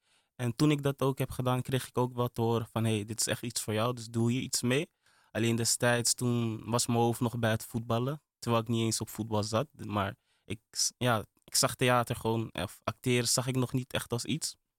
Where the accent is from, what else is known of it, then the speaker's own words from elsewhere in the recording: Amsterdam, North Holland, Netherlands; ik groeide op in Holendrecht. En ja, Holendrecht heeft wel best wel een imago. Maar het ding is dus, destijds in de Bijlmer, toen ik opgroeide als Afrikaanse jongere